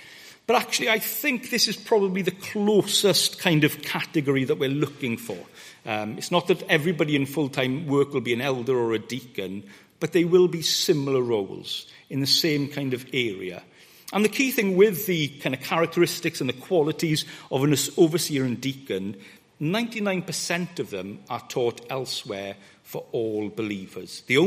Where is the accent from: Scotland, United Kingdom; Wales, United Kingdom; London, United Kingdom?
Wales, United Kingdom; I was brought up in West Wales to go to church or chapel three times on a Sunday.